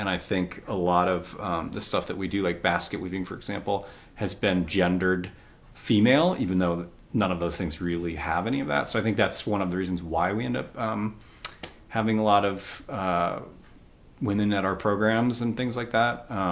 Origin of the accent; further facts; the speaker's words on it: United States; I'm so white. I'm so ignorant. I'm white American middle class. I grew up in this, in the Shire, essentially.